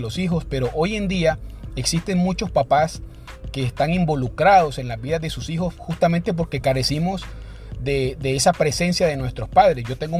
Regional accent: Colombia; moved away; al yo vivir en este país, siendo de origen colombiano, me di cuenta de que había muchas cosas que yo podía hacer mejor con mis hijos

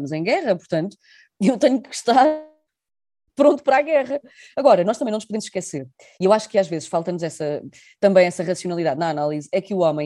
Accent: Portugal; now in Brussels, Belgium; Eu neste momento estou em Bruxelas, mas sou português, obviamente, tenho uma cultura diferente

